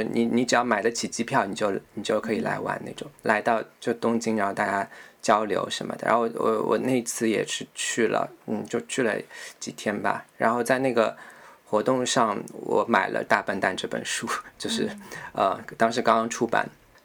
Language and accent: Chinese; Shanghai, China; born there; 我其实是在定海桥出生的，我出生的老家的位置离那个互助社大概走路5分钟的距离。